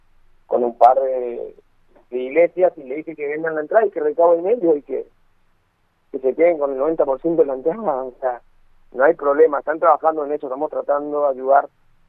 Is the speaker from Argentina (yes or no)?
yes; Argentina; Como todo argentino, con todas las cosas.